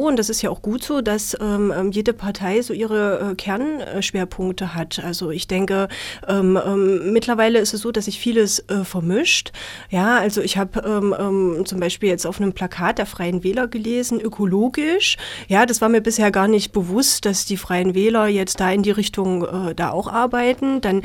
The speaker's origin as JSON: {"language": "German", "town": "Blankenhain", "region": "Thuringia", "country": "Germany", "tie": "born or raised there", "also_born_or_lived": "Weimar", "said": "Ich bin in Weimar geboren, bin dann in Blankenhain aufgewachsen, habe dort mein Abitur gemacht, habe 1993 dann in Weimar eine Banklehre begonnen bei der Volksbank Weimar und beruflich habe ich mich dann 2001 verändert und bin nach Erfurt zur Kreissparkasse gegangen."}